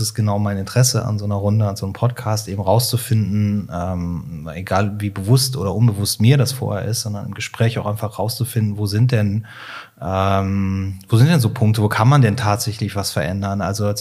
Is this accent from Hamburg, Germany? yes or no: no; Cologne, North Rhine-Westphalia, Germany; Das ist in Köln, ich bin Kölner